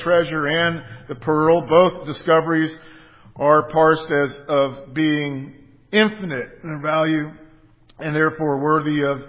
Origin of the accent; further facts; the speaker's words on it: Florida, United States; Growing up in South Florida, I remember vividly the discovery of the Nuestra Senora de Atocha, or Our Lady of Atocha.